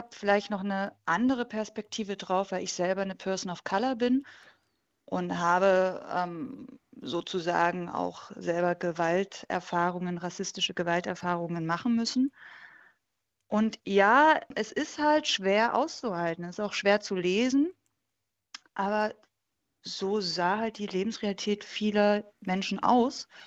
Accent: Dresden, Saxony, Germany; weil ich selber auch 1988 geboren wurde und in Dresden groß wurde.

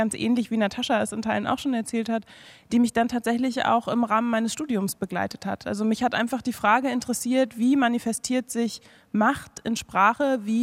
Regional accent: Berlin, Germany; wenn ich antworte, dass ich in Berlin geboren und aufgewachsen bin

